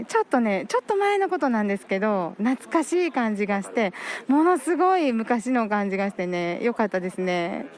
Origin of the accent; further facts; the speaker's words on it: Miki, Hyogo, Japan; now in Awaji Island, Japan; 私今住んでるのはミキナ、ごめんなさい、淡路島なんで、実家がミキで、はい、結婚するまでずっとミキに住んでて、まあ、生まれ育った町なんで、